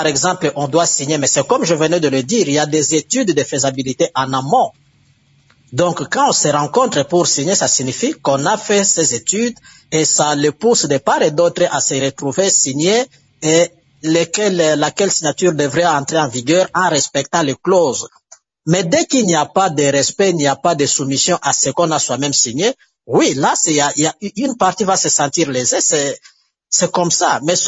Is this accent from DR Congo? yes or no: yes; DR Congo; Nous sommes Congolais